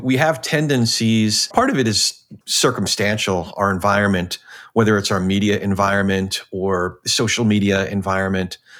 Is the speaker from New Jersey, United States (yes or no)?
yes; New Jersey, United States; I'm a kid from Jersey, so sometimes the sharp elbows come out.